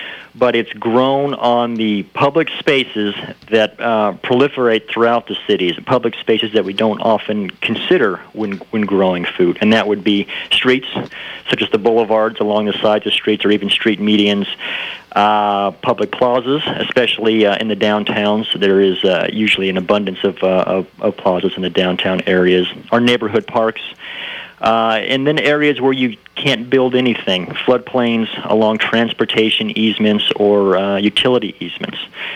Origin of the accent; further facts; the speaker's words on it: Berkeley, California, United States; now in Davenport, United States; Before I came to Davenport, I grew up in Berkeley, California, and of course, there's a lot of progressive and innovative thought happening out there on the West Coast